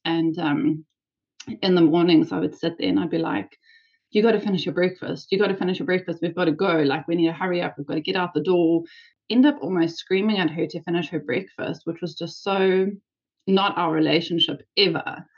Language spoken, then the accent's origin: English; South Africa; now in New Zealand; we're a family of four living in New Zealand. We are originally from South Africa